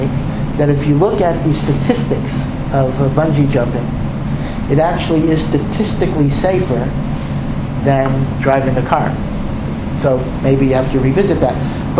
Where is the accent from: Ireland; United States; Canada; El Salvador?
United States; Silver Spring, Maryland; I come from Washington, D.C., or Silver Spring, Maryland, outside of Washington, D.C.